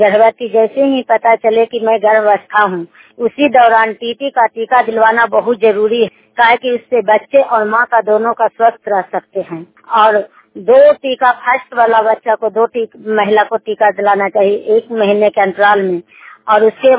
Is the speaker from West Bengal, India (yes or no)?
no; Barbigha, Bihar, India; मैं बाराबीघा का रहने वाली हूँ, प्रखंड हिलसा का है